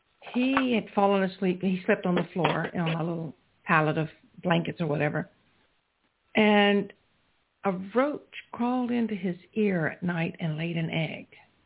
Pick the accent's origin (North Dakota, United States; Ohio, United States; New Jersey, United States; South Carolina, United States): South Carolina, United States; Walterboro; born or raised there